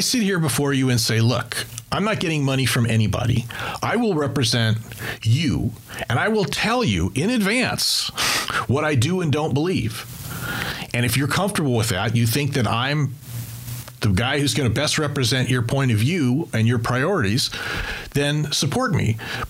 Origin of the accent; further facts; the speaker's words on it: Escondido, California, United States; having grown up in San Diego, and I grew up in Escondido